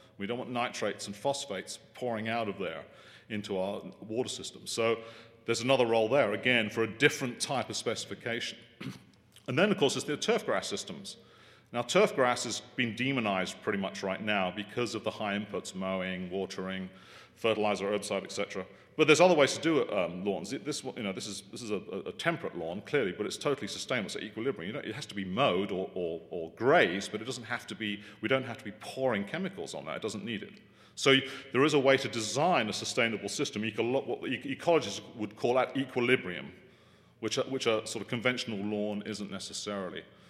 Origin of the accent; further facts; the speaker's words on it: Texas, United States; accent: Texan; being a graduate of Texas A&M, as you can tell by my accent, we're sort of an ag extension, sort of part of UT.